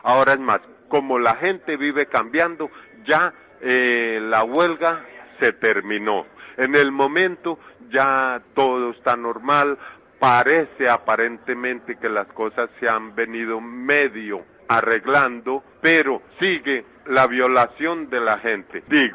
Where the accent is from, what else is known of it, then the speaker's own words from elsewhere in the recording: Colombia; now in United States; Esta gente piensa que yo soy mexicano y no sé qué irá a pasar. Por favor, no deseo ser deportado ni para México, porque no soy de allá. Y si me deportan para Colombia, me pueden dar de baja.